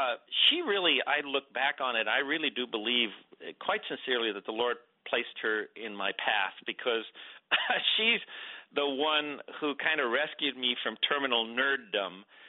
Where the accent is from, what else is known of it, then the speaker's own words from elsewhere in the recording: Los Angeles, California, United States; I was really far away from my home, which was Los Angeles. I was born and reared in Los Angeles.